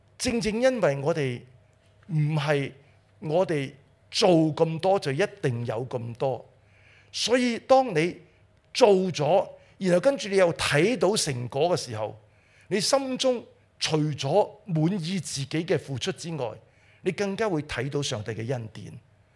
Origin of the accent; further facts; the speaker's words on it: Hong Kong; 都告诉我们香港人，就是你饮饮食食都会带给我们快乐